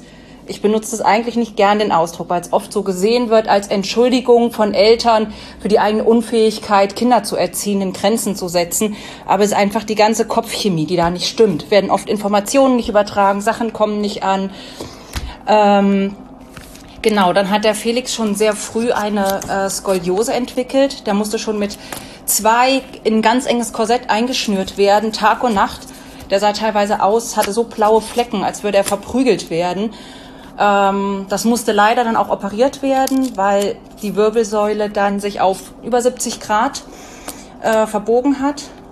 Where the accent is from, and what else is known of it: Lower Saxony, Germany